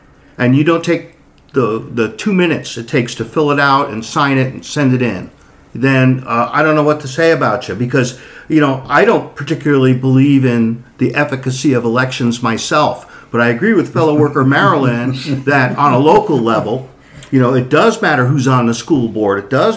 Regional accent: New York, United States; now in Washington, United States; I'm not from Washington originally. I'm from New York, where you have to go to a polling place

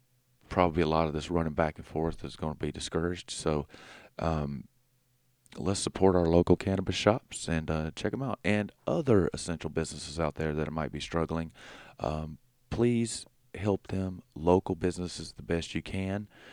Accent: Alabama, United States; My home state of Alabama has 157 cases.

